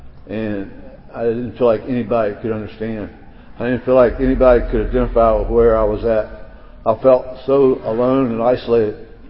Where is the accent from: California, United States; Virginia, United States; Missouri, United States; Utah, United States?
Virginia, United States; I'm from the New Dominion area, which is outside of Richmond, Virginia. I'm part of the Central Atlantic region.